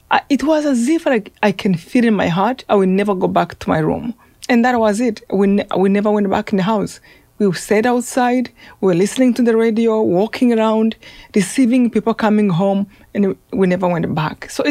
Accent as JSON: {"language": "English", "country": "Rwanda", "tie": "born or raised there", "lives_now": "United States", "said": "So my childhood was really no more as I see children growing up here in America."}